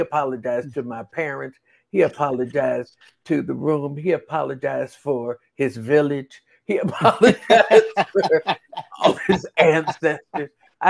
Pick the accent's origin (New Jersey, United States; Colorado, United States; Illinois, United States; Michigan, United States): Illinois, United States; Chicago; And since I'm from Chicago, I had my parents come